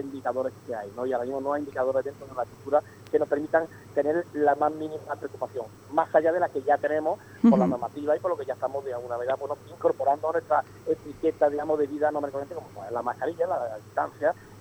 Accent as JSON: {"language": "Spanish", "town": "Andújar", "region": "Andalusia", "country": "Spain", "said": "yo no soy de Córdoba, soy de Andújar, Jaén, pero adoro Priego de Córdoba"}